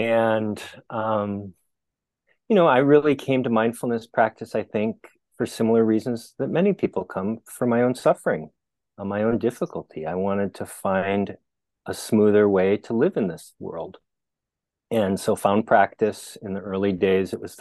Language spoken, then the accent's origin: English; Midwest, United States; I grew up in the Midwest, and after college, I was a bartender for a little while